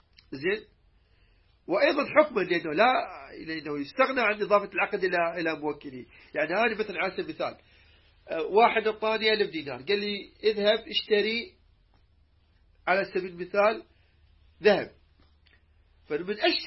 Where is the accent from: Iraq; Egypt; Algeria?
Iraq; احنا عندنا من العراق